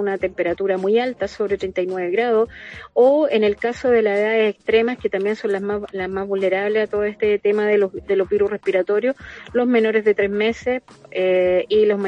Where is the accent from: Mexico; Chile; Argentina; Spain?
Chile; Ñuñoa, Santiago Metropolitan Region; Mi corazón es ñuñoíno, me crié en Ñuñoa